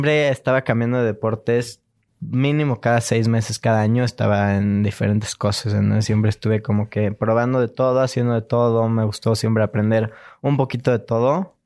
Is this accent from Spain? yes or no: no; Cuernavaca, Morelos, Mexico; born there; now in Mexico City, Mexico; Nací en Cuernavaca.